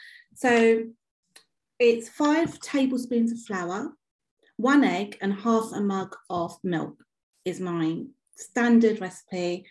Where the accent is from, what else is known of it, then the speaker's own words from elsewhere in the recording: India; like we're both Indian